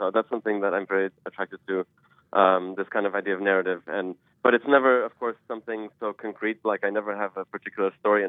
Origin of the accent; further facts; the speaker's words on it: Denver, Colorado, United States; now in Oakland, United States; Well, I grew up in Denver, Colorado, and now I'm living in Oakland, California